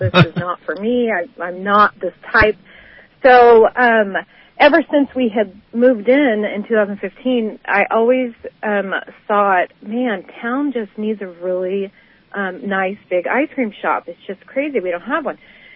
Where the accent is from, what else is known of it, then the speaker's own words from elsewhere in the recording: California, United States; now in Weaverville, United States; So originally born and raised in Sutter County, my husband's Yuba County. We transplanted up here in 2015 for his job